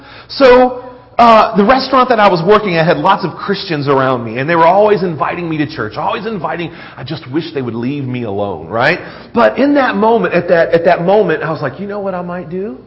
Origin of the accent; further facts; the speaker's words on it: the South, United States; I grew up in the South, so us Pentecostals in the South, we haven't learned to be quiet yet or behave ourselves to some degree.